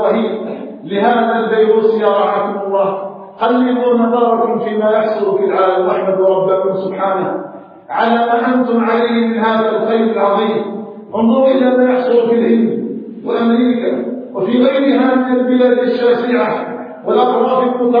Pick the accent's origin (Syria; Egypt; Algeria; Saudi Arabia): Algeria; اللهم اجعل بلادنا الجزائر آمنا مطمئنا